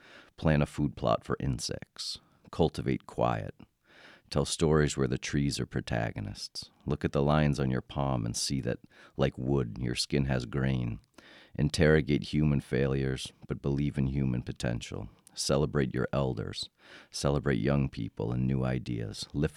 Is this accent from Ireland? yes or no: no; Vermont, United States; we liked the idea of we're all from Vermont, we all live here.